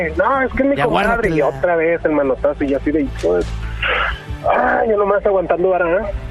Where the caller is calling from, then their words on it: Guadalajara, Jalisco, Mexico; de Guadalajara.